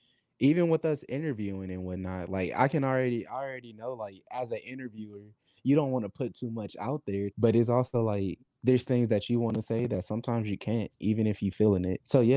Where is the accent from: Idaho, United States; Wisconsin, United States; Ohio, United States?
Wisconsin, United States; Milwaukee; That's the street that I grew up on in Milwaukee, Wisconsin. And in that area is one of the most like impoverished areas in the city